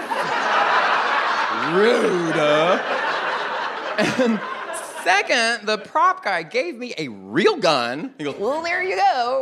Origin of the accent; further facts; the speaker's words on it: Texas, United States; I'm not afraid of guns. I'm not. I'm from Texas, whatever.